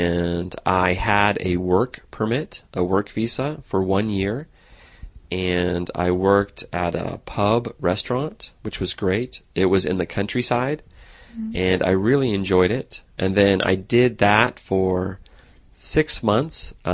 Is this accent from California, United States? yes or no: yes; California, United States; also born or lived in England / Thailand; So I'm from California